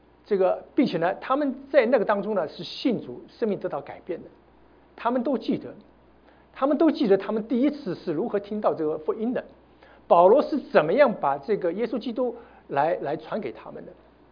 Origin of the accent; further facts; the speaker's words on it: China; 在我们中国人的理解呢，是一个神秘的、玄啊、很玄的啊